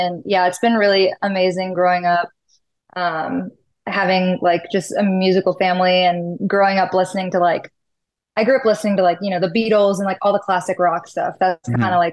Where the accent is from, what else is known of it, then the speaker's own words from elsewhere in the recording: Franklin, Tennessee, United States; also born or lived in Chicago; now in Los Angeles, United States; Yeah, I live in North Hollywood, but I'm originally born in Chicago and then raised in Nashville. And I grew up in a little town called Franklin, Tennessee, that's like 20 minutes south.